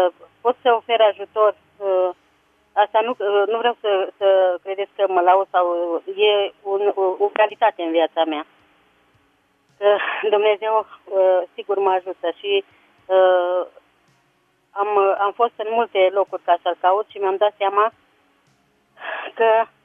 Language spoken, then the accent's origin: Romanian; Vulcan, Hunedoara County, Romania; din Vulcan.